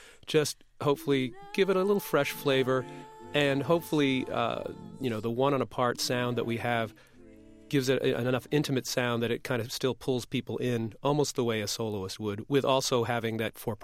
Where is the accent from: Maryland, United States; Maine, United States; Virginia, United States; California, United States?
Maine, United States; I grew up in Maine, and So Christmas, you know, we had the real Christmas up there. You know, we had snow.